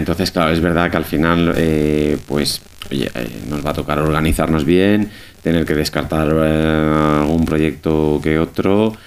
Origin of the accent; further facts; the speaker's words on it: El Campello, Valencian Community, Spain; me encantaría que fuera en mi tierra, aquí en Campello, o como mínimo aquí en la provincia de Alicante